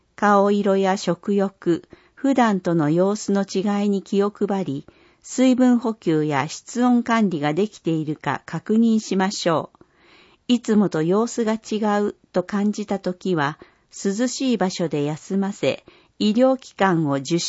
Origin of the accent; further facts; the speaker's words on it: Tottori, Japan; 生まれ育ったふるさと鳥取市で市政の発展に尽くせることを光栄に思います。